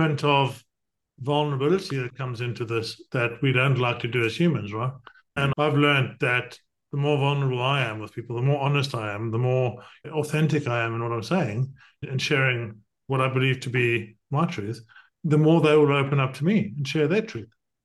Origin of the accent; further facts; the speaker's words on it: South Africa; also born or lived in Zimbabwe; now in United Kingdom; I was born in Zimbabwe. I grew up in South Africa. I came to the UK with £400 in my pocket.